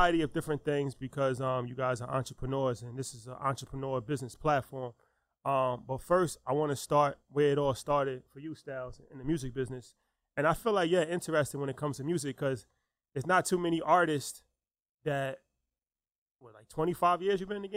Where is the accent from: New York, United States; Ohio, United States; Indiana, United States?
New York, United States; coming from Westchester, 914, of course, one of our major influences is none other than … That's like, we grew up on